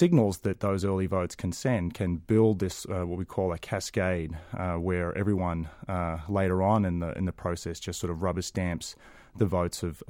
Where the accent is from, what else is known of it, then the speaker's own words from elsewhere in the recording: Toowoomba, Queensland, Australia; the town that I grew up in Australia, Toowoomba in Queensland, which is another inconsequential town in the middle of nowhere